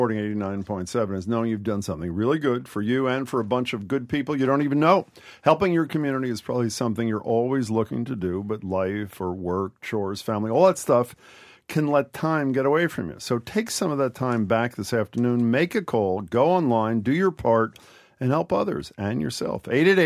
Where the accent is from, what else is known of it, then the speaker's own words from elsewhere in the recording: Cambridge, Massachusetts, United States; in my hometown of Cambridge